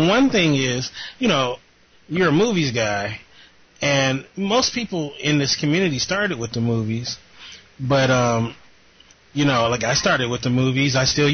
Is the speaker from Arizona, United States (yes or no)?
no; Long Beach, California, United States; Californian, you know, LBC, you know, we gotta represent Cali.